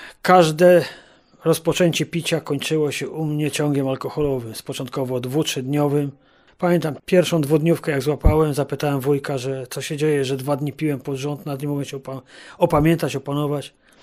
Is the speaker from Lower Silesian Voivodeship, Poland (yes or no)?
yes; Lower Silesian Voivodeship, Poland; Jestem z Dolnego Śląska, pochodzę z małej miejscowości Podwrocławia.